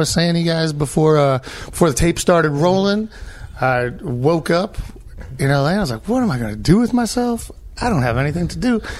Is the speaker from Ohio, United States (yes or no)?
no; Chicago, Illinois, United States; But I grew up in Boys Town in Chicago.